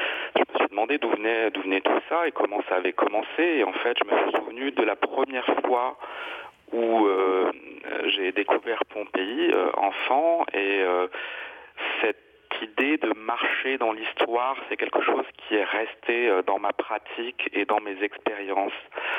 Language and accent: French; Grand Est, France; mon enfance en Alsace était marquée par l'histoire, la présence moyenâgeuse de certaines maisons qui avaient été conservées